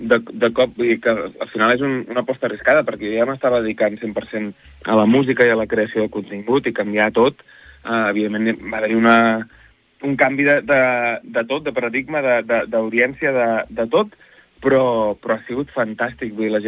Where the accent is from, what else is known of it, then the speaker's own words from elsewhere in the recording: Peralada, Catalonia, Spain; Jo soc de l'Alt Empordà, soc de Peralada, però al final l'Empordà tot és Empordà.